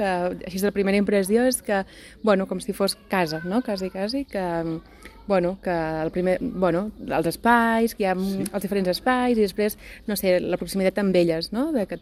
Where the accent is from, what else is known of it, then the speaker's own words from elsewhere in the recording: Vilafranca del Penedès, Catalonia, Spain; Vilafranca, sí, vivim al Poblenou